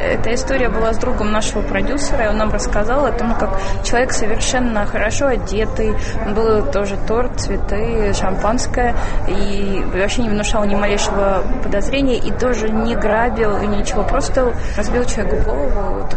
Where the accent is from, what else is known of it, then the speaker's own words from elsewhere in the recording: Sakhalin Oblast, Russia; also born or lived in Saint Petersburg; now in Moscow, Russia; я выросла на Сахалине и жила долго в Питере. И так как основные школы режиссерские, киношколы вообще у нас в Москве, я приехала учиться и уже осталась, потому что тоже кинопроизводство все в Москве.